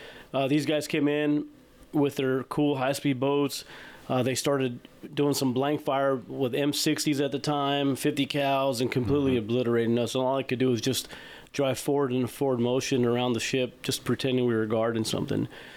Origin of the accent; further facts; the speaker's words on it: Ontario, California, United States; So I'm from Ontario, California, and it's the next city over, so Upland, Upland, California.